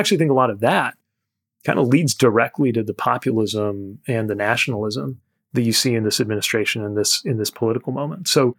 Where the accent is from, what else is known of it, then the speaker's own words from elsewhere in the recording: Indiana, United States; I grew up in Northern Indiana, a lot of auto industry supply chain companies there.